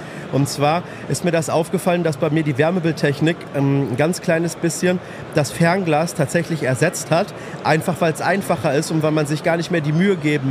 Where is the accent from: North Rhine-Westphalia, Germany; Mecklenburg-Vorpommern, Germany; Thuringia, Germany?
North Rhine-Westphalia, Germany; Dortmund; ich komm ja hier aus Dortmund